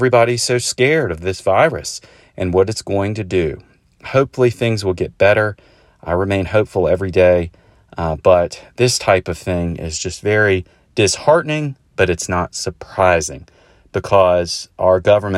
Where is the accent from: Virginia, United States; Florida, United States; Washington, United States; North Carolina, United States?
North Carolina, United States; Winston-Salem; He's a senator from my home state of North Carolina. He's from my hometown, Winston-Salem.